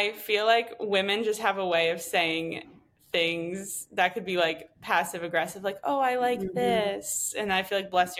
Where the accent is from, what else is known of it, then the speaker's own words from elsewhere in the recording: East Coast, United States; I guess because I'm from the East Coast, it was bagels that would be in the morning.